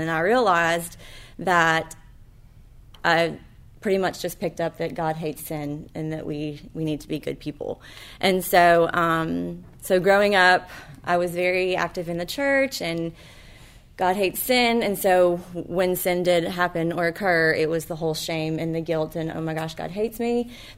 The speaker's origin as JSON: {"language": "English", "town": "Hattiesburg", "region": "Mississippi", "country": "United States", "tie": "born or raised there", "said": "So I grew up in Hattiesburg. My parents raised me in the church, Sundays, Wednesdays, and all that."}